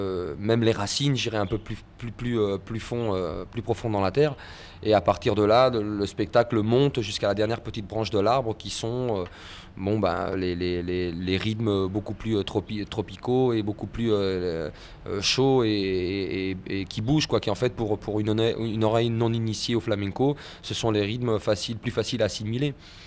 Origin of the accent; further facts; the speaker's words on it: Madrid, Community of Madrid, Spain; born there; French is a second language; also born or lived in France; Moi, je suis né le 1er janvier 61 à Madrid, en Espagne. Et j'ai vécu une petite partie de mon enfance en France